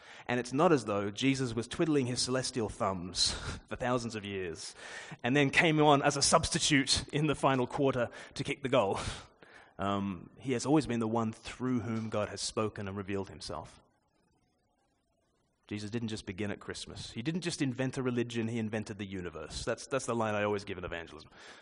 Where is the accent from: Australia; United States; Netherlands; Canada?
Australia; born there; just as I was born in Australia and had nothing to do with it